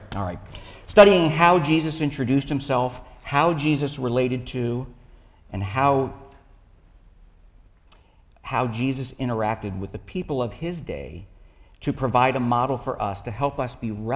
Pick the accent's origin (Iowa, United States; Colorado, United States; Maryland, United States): Maryland, United States; New Carrollton; It was LaSalle College. I grew up in New Carrollton. They put us on a bus, shipped us into Washington, D.C. I was scared to death.